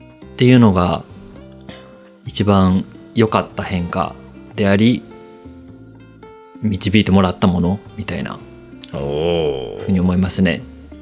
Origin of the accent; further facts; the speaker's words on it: Takamatsu, Kagawa, Japan; 高松出身なんで、